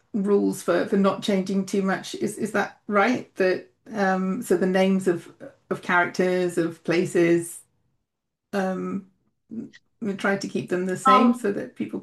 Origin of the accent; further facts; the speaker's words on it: England, United Kingdom; As an English person isn't going to argue, my Portuguese is better than